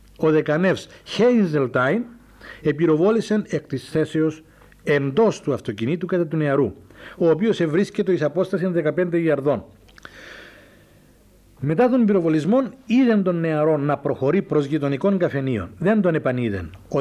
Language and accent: Greek; Gialousa, Famagusta District, Cyprus; Είμαστε σχεδόν χωριανοί από το Ριζοκάρπασο εκείνος, εγώ από την Γελούσα.